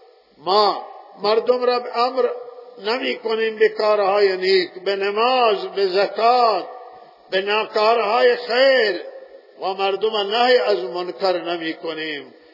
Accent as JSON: {"language": "Persian", "town": "Zahedan", "region": "Sistan and Baluchestan", "country": "Iran", "said": "در شهر خودمون زاهدان استان فساد بیداد میکنه"}